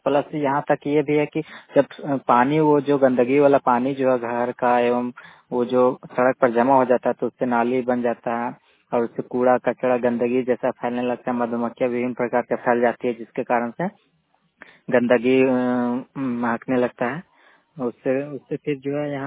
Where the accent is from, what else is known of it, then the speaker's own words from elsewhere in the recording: Brahmbela, Jharkhand, India; अभी हमारे गांव में यानी कि पदम प्रखंड के ब्रह्मबेला गांव में